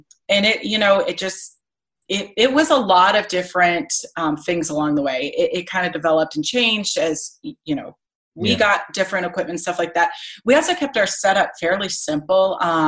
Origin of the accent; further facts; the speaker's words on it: Florida, United States; And I grew up in Florida, so seeing a lot of space shuttle launches